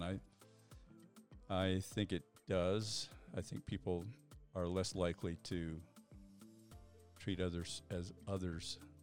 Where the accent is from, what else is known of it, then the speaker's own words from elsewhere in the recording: Glenwood Springs, Colorado, United States; I grew up in Glenwood Springs, so I knew a lot of people who I knew.